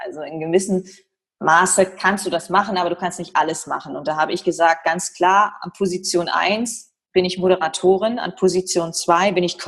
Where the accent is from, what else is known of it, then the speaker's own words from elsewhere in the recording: Leer, Lower Saxony, Germany; Ich komme, wie gesagt, aus Leer Ostfriesland, bin 1985 geboren.